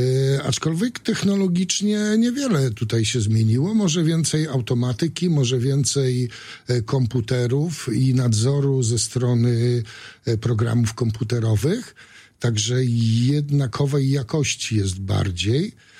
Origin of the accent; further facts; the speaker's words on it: Suwałki, Podlaskie Voivodeship, Poland; Jestem rodowitym mieszkańcem Suwałk. Jest mi bliskie to miasto.